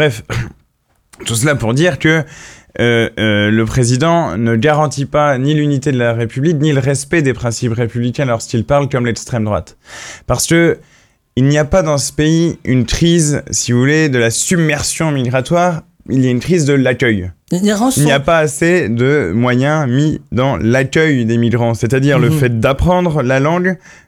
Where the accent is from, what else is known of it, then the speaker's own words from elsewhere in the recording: Brest, Brittany, France; Moi, je viens de Brest. Brest est un port. Et Brest a une tradition d'accueil.